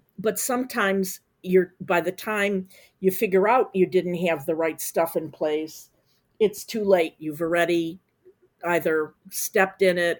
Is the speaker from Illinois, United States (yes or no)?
yes; Chicago, Illinois, United States; But yeah, I'm from Chicago and I can tell you the potholes can actually eat up your car.